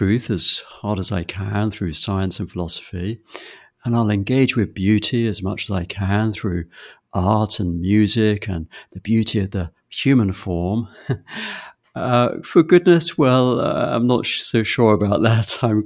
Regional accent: England, United Kingdom; I was brought up in England, vaguely Christian culture

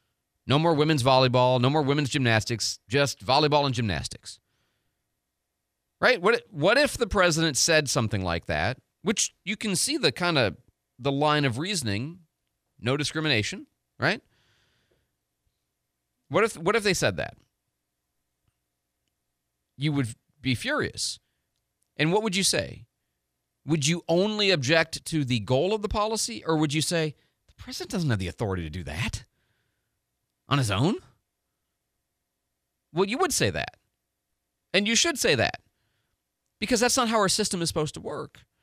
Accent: United States; just as an American who believes generally in almost everything he's trying to accomplish

